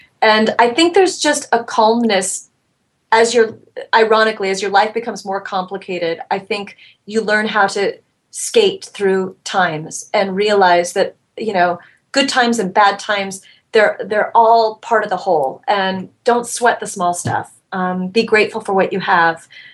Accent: New York, United States; Jason and I are the same age, and we grew up together in New York. Do you know, we came of age at the same time in New York

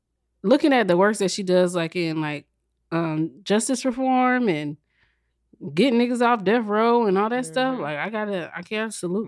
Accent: South Carolina, United States; end up racing somebody at the end of the night at some point drunk, barefoot in the street because I'm from South Carolina.

